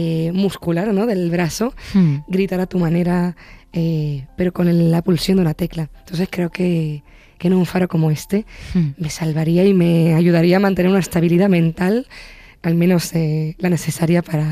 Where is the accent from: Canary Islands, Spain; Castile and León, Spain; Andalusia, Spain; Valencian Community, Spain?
Canary Islands, Spain; Los Llanos de Aridane; que toqué en la Plaza de los Llanos de Aridane, en mi pueblo, frente a mi pueblo gratuitamente